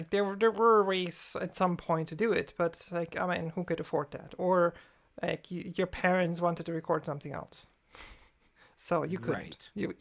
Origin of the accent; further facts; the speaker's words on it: Germany; English is a second language; different soundtrack in Germany. Said I used to watch everything dubbed because back then, I mean, I didn't speak English well enough to do that, or not at all.